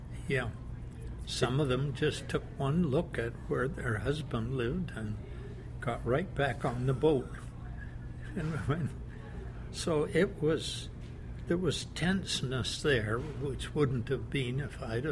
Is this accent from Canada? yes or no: yes; New Westminster, British Columbia, Canada; also born or lived in Victoria, Canada; I was born in New Westminster, St. Mary's Hospital, 1923, and stayed in New Westminster for 14 years